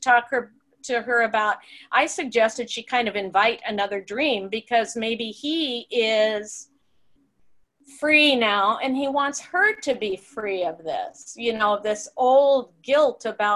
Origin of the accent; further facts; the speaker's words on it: California, United States; I'm from California, so I have lots of family in California and lots of family in Seattle